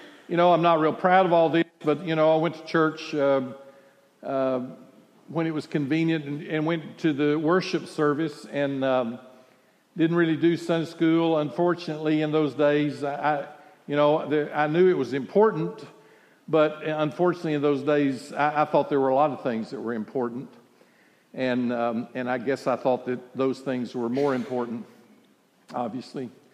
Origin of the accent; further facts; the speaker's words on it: McKinney, Texas, United States; I was a kid, I grew up in McKinney, Texas.